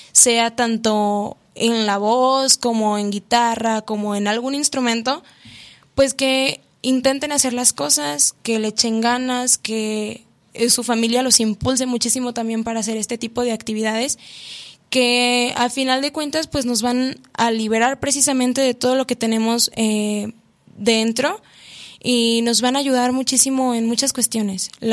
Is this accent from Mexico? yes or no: yes; Mexico; es la música mexicana, que nos representa, vaya, como mexicanos, ¿no?